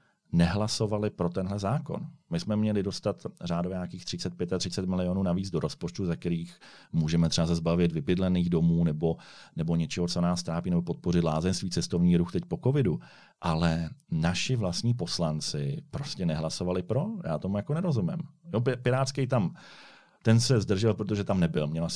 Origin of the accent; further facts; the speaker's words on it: Karlovy Vary Region, Czechia; Třeba, já jsem z Karlovarského kraje, takže nás tam trápí D6.